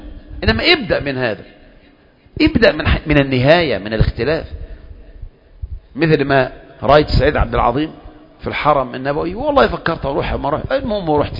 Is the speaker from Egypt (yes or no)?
yes; Kafr El Sheikh Governorate, Egypt; احنا من كفر الشيخ وكذا وكذا وكذا